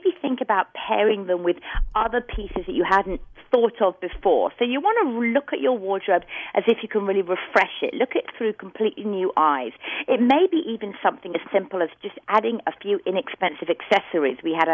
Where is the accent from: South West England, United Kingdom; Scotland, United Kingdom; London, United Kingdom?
London, United Kingdom; now in New York City, United States; I'm from London. Good old-fashioned London, England.